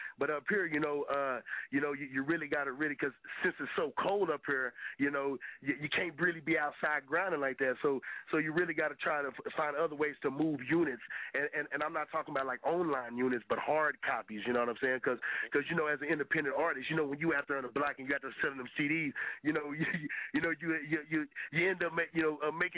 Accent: Waco, Texas, United States; I was born and raised back in Texas. I played college football. So I played ball down in Tyler. I'm from Waco, Texas.

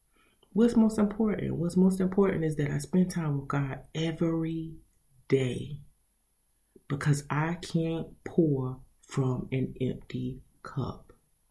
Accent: the South, United States; we're from the South. My granddaddy would say short.

